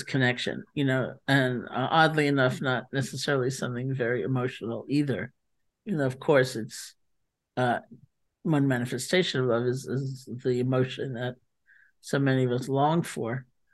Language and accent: English; New York City, New York, United States; Like, I'm in New York City right now, and I grew up in New York City